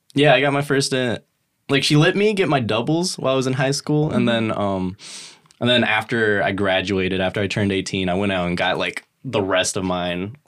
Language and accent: English; Philippines; But it doesn't really, I don't come off as Filipino. I come off as just like half mix of something.